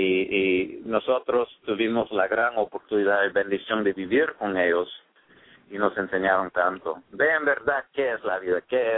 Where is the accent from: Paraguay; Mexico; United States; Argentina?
United States; San Francisco, California; born there; yo nací en San Francisco, California. Y yo nací en una colonia salvadoreña, o sea, estaba en Cat Street, en la Misión, y todo el mundo era latino